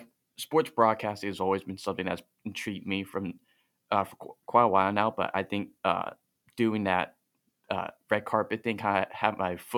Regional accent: Manhattan, New York, United States; I call Manhattan home. Nice. Been there my whole life, grew up there.

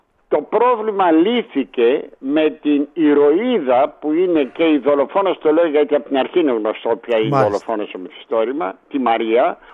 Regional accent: Istanbul, Turkey; εγώ γεννήθηκα, μεγάλωσα στην Κωνσταντινούπολη, τέλειωσα και το Λύκειο στην Κωνσταντινούπολη

